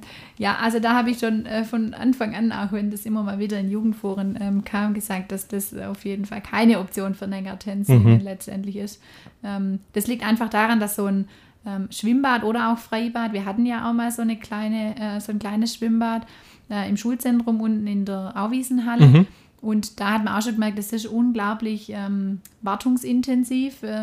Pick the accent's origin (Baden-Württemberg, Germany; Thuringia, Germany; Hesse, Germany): Baden-Württemberg, Germany; Lenningen; ich bin in Lenningen aufgewachsen. Wir haben verschiedene Teilorte, wahrscheinlich im anderen Teilort, aber ich bin im kleinsten Teilort.